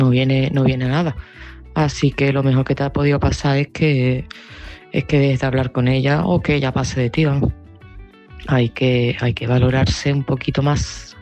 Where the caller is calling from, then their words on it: Seville, Andalusia, Spain; de Sevilla